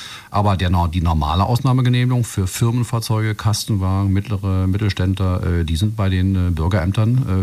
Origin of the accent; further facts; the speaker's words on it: Berlin, Germany; Ja, als Berliner haben wir es da relativ einfach